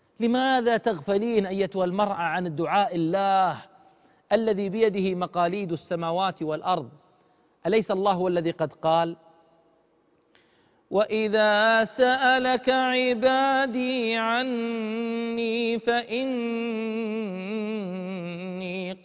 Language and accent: Arabic; Eastern Province, Saudi Arabia; ذكرني محمد بطرفة عندنا بالشرقية